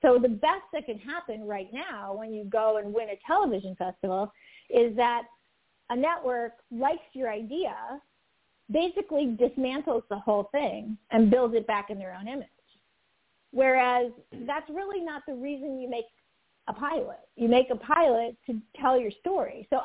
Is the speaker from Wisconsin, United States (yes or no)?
yes; Wisconsin, United States; I was like having people that I know, from my hometown in Wisconsin calling me up